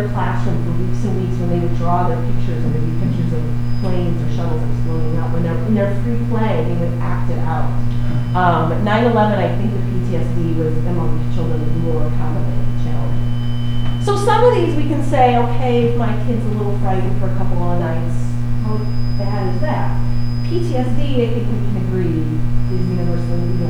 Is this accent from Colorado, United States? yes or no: no; Illinois, United States; I grew up in Illinois, and my classroom also happened.